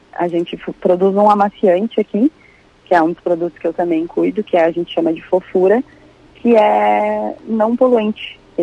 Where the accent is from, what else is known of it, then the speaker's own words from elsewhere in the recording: Caxias do Sul, Rio Grande do Sul, Brazil; Por exemplo, eu sou de Caxias, tem o pessoal que é da Serra.